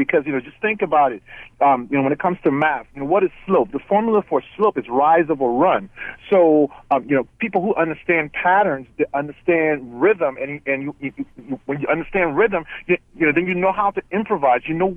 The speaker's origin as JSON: {"language": "English", "country": "Liberia", "said": "I'm originally from West Africa, Liberia"}